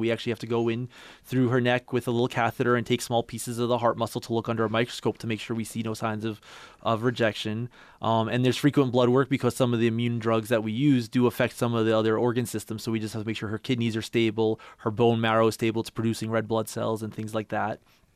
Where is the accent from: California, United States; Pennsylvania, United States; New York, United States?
New York, United States; it shames me to say this as being a New Yorker at heart